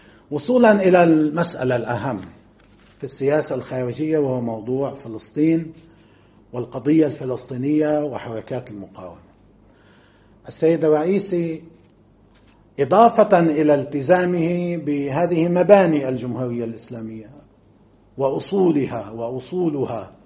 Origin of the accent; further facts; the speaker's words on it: Lebanon; نحن أيضا عرفناه بشكل أساسي كلبنانيين في ثلاثة مواقع